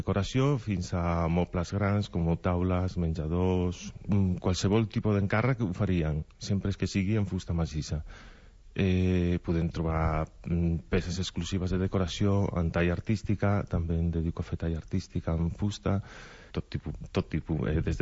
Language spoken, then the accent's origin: Catalan; Oviedo, Asturias, Spain; moved away as an adult; Soc d'Astúries, he nascut a Oviedo. fa 42 anys, i he vingut cap a Catalunya fa 10 anys.